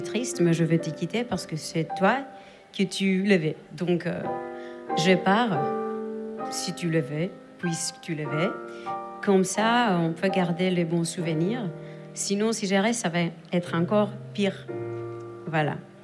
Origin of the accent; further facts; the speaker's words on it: Greece; first language Greek; French is a second language; j'aimerais trop partager avec vous une chanson à ma langue maternelle. J'imagine que vous avez déjà réalisé à cause de ma prononciation. Je viens de la Grèce.